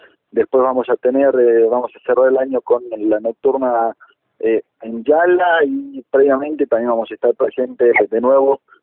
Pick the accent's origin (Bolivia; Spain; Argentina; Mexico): Argentina; Jujuy; soy el único jujeño